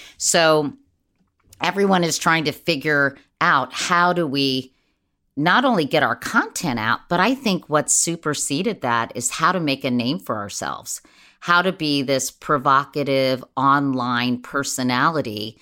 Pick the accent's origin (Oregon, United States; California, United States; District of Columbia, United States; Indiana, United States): District of Columbia, United States; Washington; In my case, it was WMAL growing up in Washington, D.C., or at least in the D.C. area.